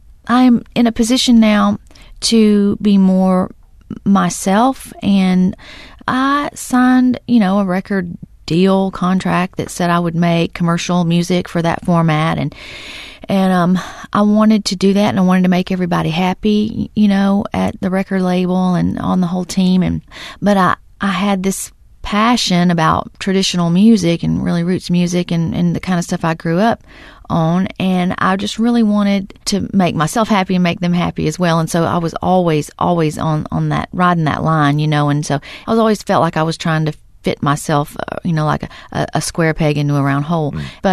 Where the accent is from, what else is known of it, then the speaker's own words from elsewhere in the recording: Texas, United States; And so I'm from Texas, and Texans have a way of not so much categorizing things, putting things in boxes, you know.